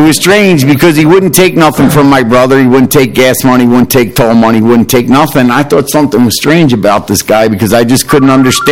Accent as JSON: {"language": "English", "town": "Kensington", "region": "Pennsylvania", "country": "United States", "tie": "born or raised there", "said": "I was born and raised in Kensington. I felt at home."}